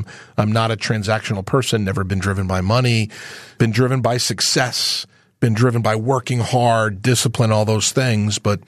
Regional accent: Scituate, Massachusetts, United States; also born or lived in Springfield, Massachusetts / Connecticut; Massachusetts. Yeah, I was born in Springfield, Mass., raised on the South Shore of Boston, Scituate, Marshfield, Mass., and then we moved to Connecticut in my later years.

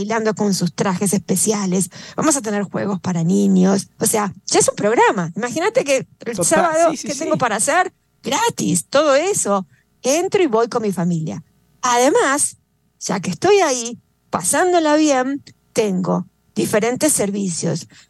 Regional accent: Argentina; Tú eres mexicano, yo soy argentina

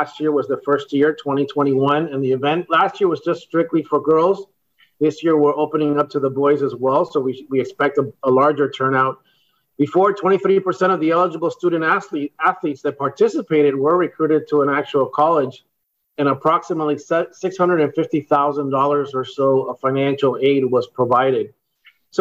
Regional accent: Florida, United States; I grew up in South Florida, too, and grew up with the Hurricanes and all the teams in South Florida.

